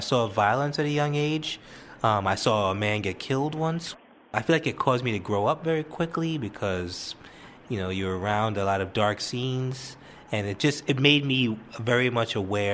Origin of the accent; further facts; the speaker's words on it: New York City, New York, United States; It was kind of a joke, which is I grew up on Avenue D.